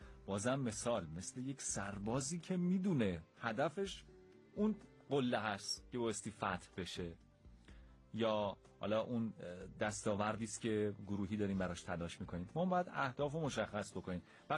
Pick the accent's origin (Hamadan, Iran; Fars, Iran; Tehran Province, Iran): Hamadan, Iran; ولی همدان ما که تا منفی 2 درجه هم رکورد زد در همین شبانه روزی که سپری